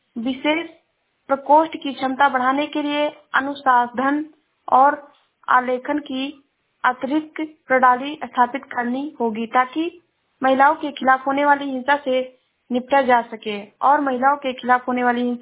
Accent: Uttar Pradesh, India; मैं जिला श्रावस्ती से हूँ।

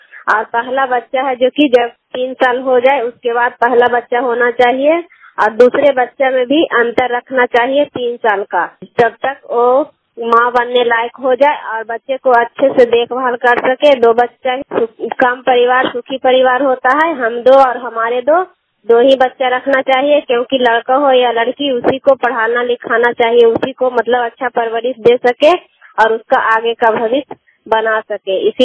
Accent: Kaila, Bihar, India; मैं कैला गांव नगर नौसा प्रखंड नालंदा जिला की निवासी हूँ।

